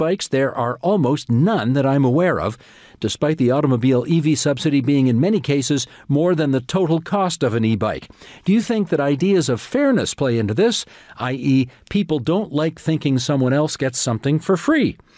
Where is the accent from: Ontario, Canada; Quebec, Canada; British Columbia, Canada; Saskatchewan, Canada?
Ontario, Canada; Hamilton; because I'm from Hamilton